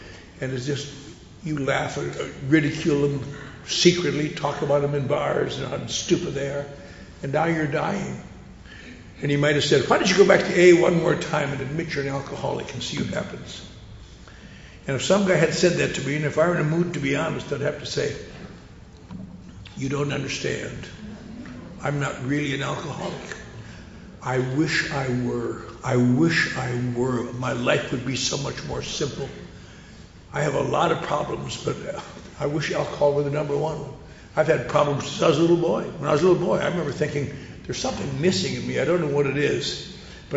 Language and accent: English; Wisconsin, United States; I grew up in the Norwegian Lutheran Church up in Wisconsin. Most of you have never heard of it.